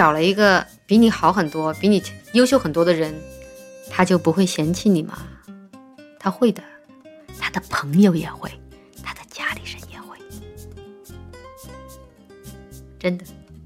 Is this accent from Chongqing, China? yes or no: yes; Chongqing, China; 然后我是重庆的嘛